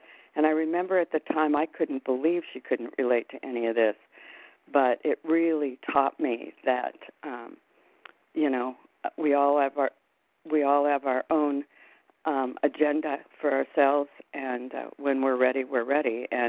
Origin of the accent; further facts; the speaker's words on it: Arizona, United States; I'm from Arizona.